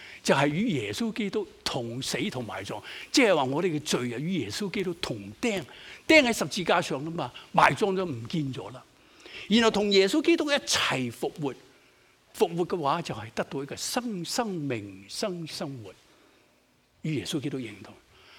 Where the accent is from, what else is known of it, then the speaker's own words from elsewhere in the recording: Guangdong, China; 咬耳朵，我们广东人是不是说咬耳朵？